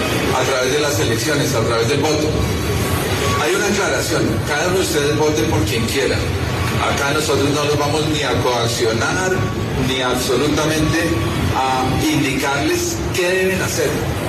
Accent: Colombia; cada uno de nosotros como colombiano tiene al momento de ejercer su voto

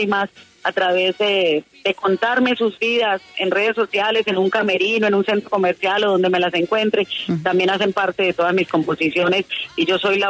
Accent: Antioquia, Colombia; yo como buena paisa que hablo más que un perdido cuando aparece

